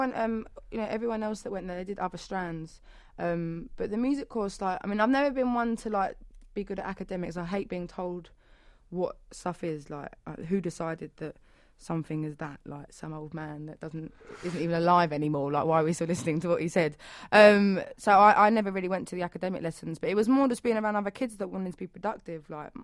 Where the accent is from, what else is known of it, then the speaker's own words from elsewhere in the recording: London, United Kingdom; Yeah, well, I grew up in North London till I was 10. Might be that, I don't know. Maybe it's just because we're not posh like some of the other girls that come from London.